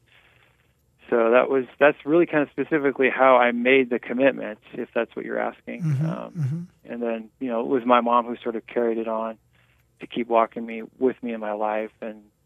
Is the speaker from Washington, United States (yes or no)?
yes; Yakima, Washington, United States; I grew up in sort of a backwater town of central Washington called Yakima, and it was a big place of agriculture.